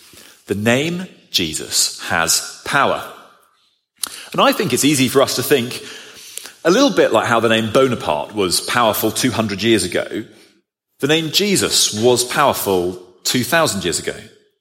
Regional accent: England, United Kingdom; As an Englishman, I'm not quaking in my boots.

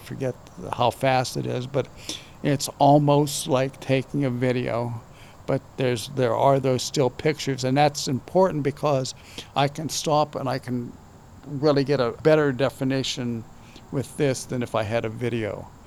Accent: Masontown, Pennsylvania, United States; I have grown up on the Mon. I'm originally from Masontown, went away for 20 years in the Navy. We managed to come back.

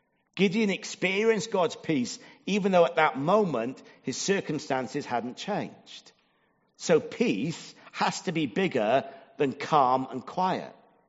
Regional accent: Wales, United Kingdom; I'm from South Wales. It's not like Jones or Evans, where they're to a penny.

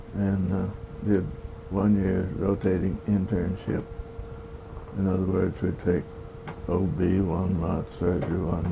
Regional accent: Amarillo, Texas, United States; also born or lived in Greenville, Texas / Oakley Union, Texas; I was born in Greenville, Texas in 1902.

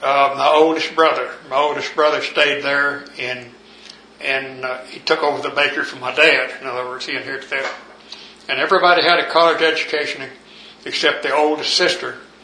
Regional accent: Cleveland, Texas, United States; born there; I was born in Cleveland, Texas, in 1924, April the 22nd, 1924. I was one of seven children.

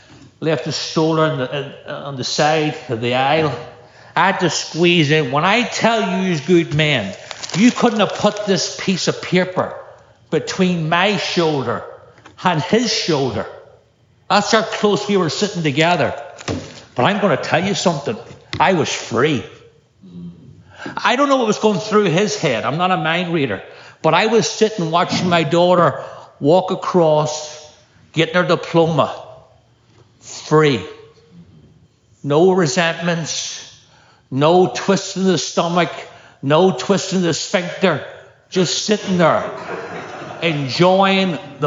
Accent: Northern Ireland, United Kingdom; I grew up in Northern Ireland and we talked about freedom and would sit in pubs singing about freedom, would even march in the streets for freedom.

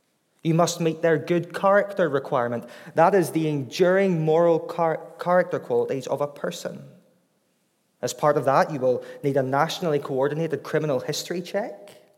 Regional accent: Northern Ireland, United Kingdom; I'm from Northern Ireland. It's a different type of English where I'm from.

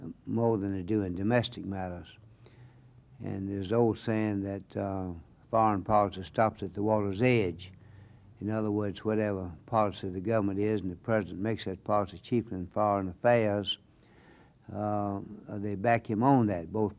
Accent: South Carolina, United States; James F. Burns from my home state of South Carolina.

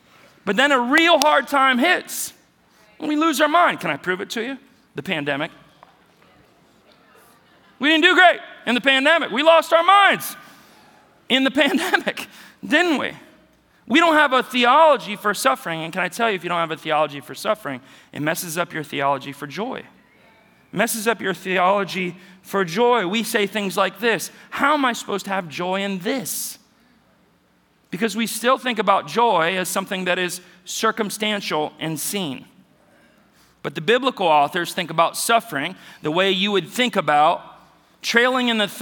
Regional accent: Ohio, United States; I grew up in Northeast Ohio rooting for the Browns.

